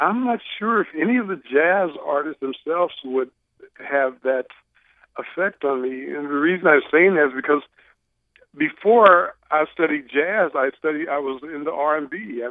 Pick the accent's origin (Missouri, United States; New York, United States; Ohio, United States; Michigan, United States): Missouri, United States; Kansas City; from the time I was growing up in Kansas City, listening